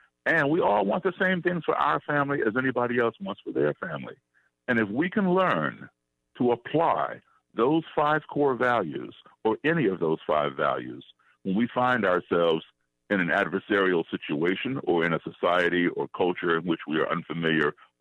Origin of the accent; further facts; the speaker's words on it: Chicago, Illinois, United States; I'm from Chicago originally, so I get to come to my home state.